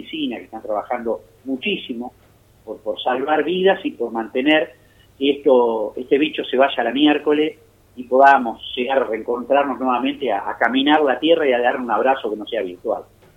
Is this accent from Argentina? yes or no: yes; Argentina; Y te puedo asegurar que como la Argentina, otro país no hay. La Argentina uh-huh. tiene todo lo que otros países están deseando, nosotros lo tenemos.